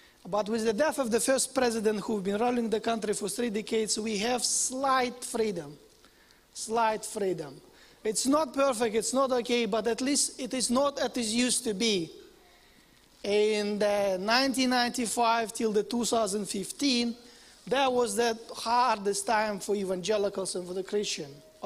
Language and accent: English; Uzbekistan; I'm coming from Uzbekistan in Central Asia.